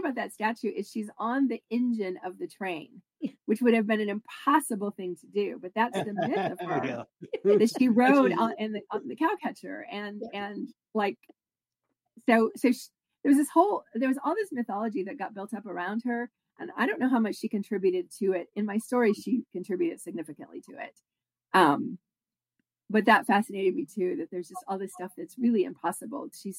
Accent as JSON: {"language": "English", "region": "Kansas", "country": "United States", "said": "I am from Kansas and I travel there, you know, frequently, you know, like once a year."}